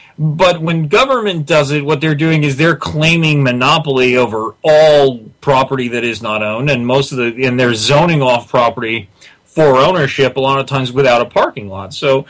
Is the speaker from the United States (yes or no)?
yes; New York, United States; I'm originally from Long Island, and they put in the red light cameras not so long ago.